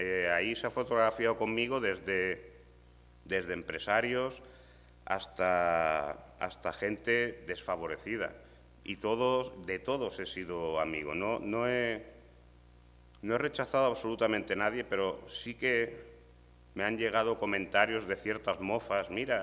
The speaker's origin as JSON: {"language": "Spanish", "country": "Spain", "said": "quieren destruir mi país, que es España."}